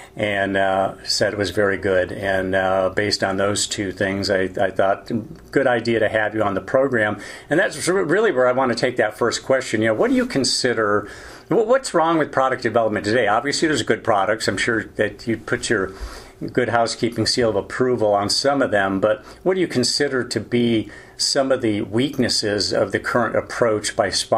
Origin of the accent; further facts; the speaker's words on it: Endicott, New York, United States; And growing up in Endicott, New York, I'm quite the Syracuse fan.